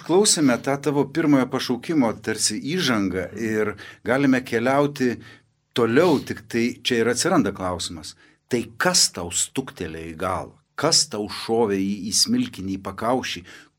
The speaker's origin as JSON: {"language": "Lithuanian", "town": "Vilkija", "region": "Kaunas County", "country": "Lithuania", "said": "visi iš didelių miestų, o aš iš Vilkijos."}